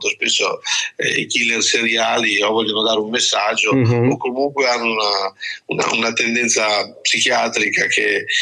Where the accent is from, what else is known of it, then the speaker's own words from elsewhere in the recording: Liguria, Italy; now in Milan, Italy; La Spezia come scenario perché è la città che ha dato i miei natali. Io vivo a Milano da tanti anni, ma sono ligure, sono molto legato alla mia terra di origine, anzi al mare più che alla terra